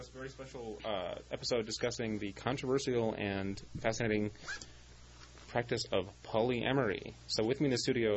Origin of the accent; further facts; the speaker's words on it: United States; I mean, I'm born in America. I'm an American.